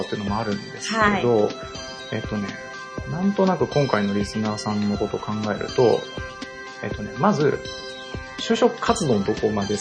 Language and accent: Japanese; Nagoya, Aichi, Japan; 私出身名古屋なんですけど、年末に、地元の名古屋帰ってですね